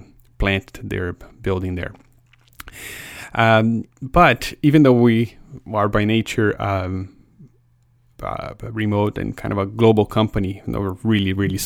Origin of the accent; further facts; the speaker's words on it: Brazil; English is a second language; I'm going to Brazil next week, which happens to be my home country, by the way. So if you wonder where my accent is from, that's what it is.